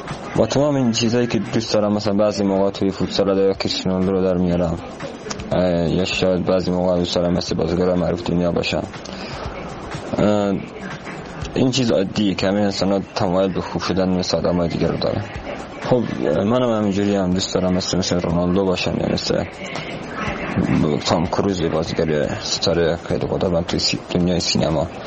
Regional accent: Iran; یک بار دیگه به اینجا بیام به عنوان یک بلوچ، یک بار دیگه تو ایران

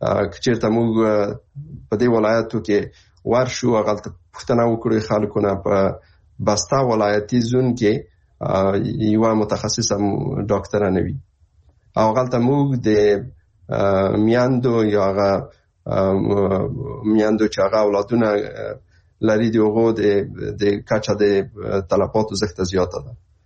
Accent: Afghanistan; ځکه موږ بس په افغانستان کې دی هغلته هم لومړنی ښوونځی هم هلته ویلی د های سکوله پورې

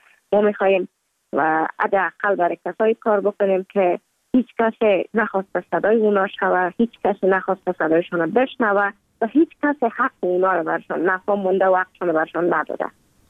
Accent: Kabul, Afghanistan; also born or lived in Mazar-i-Sharif; بعد از تولد ما تا 5 سالگی ما در مزار بودیم، بعد نقل کابل شدیم چون به اساس کاروبار که پدر جانم داشت ما در کابل زندگی نکردیم و ما مکتب در اونجا خواندم. دوره طفولیت ما در کابل سپری کردیم

